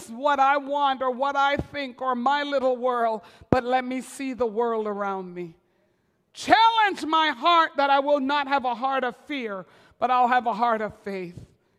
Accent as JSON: {"language": "English", "country": "Jamaica", "tie": "born there", "said": "I'm Jamaican born"}